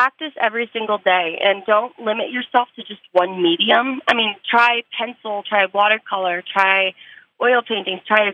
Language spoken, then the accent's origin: English; Reno, Nevada, United States; now in Los Angeles, United States; And then once I graduated high school, I went to UNR, because I'm from Reno, Nevada, biggest little city.